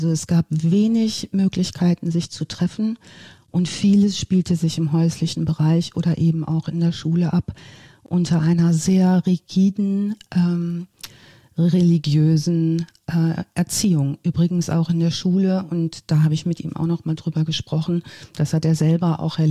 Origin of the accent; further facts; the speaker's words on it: North Rhine-Westphalia, Germany; ich komme ursprünglich aus dem Ostwestfälischen